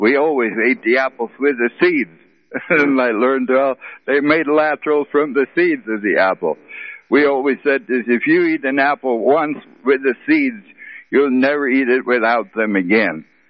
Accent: Germany; English is a second language; moved away; I'm into my 70s now, and I grew up in East Germany.

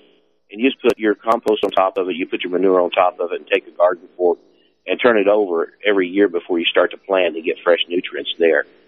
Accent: Oklahoma, United States; I was born and raised around Oklahoma.

